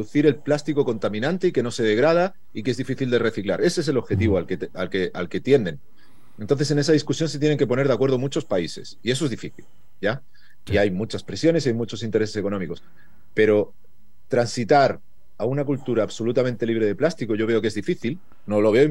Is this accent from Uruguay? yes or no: no; Spain; No es porque yo sea de España